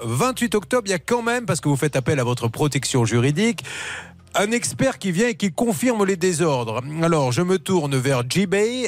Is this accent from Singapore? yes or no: no; Bordeaux, Nouvelle-Aquitaine, France; born there; je suis né à Bordeaux-Codéran, où ça ? Exactement à Codéran.